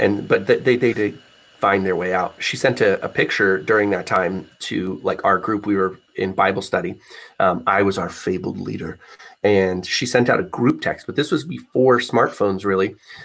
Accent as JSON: {"language": "English", "region": "Nebraska", "country": "United States", "said": "I would tell people I was from the Midwest, and they'd be like, Nebraska's not the Midwest."}